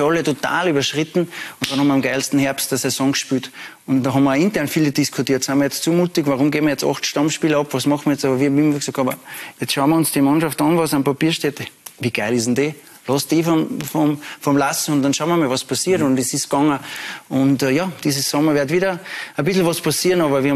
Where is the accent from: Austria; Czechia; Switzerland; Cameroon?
Austria; Salzburg; ich komme aus Salzburg, bin mit der Familie dort